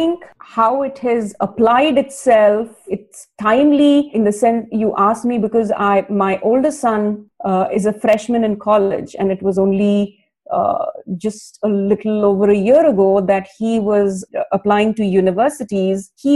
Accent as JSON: {"language": "English", "country": "India", "tie": "born or raised there", "moved": "yes", "lives_now": "United States", "said": "I was born and I grew up in India and then I moved to the US."}